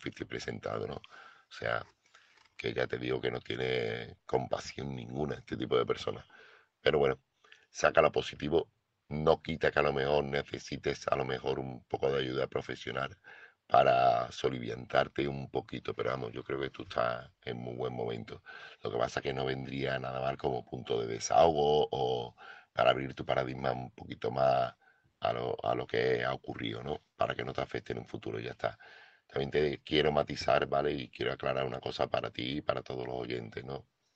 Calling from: Seville, Andalusia, Spain; corresponsal de Sevilla

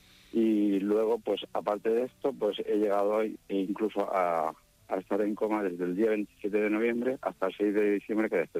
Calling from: Catalonia, Spain; llamo de San Salvador de Anoya, tengo 48 años.

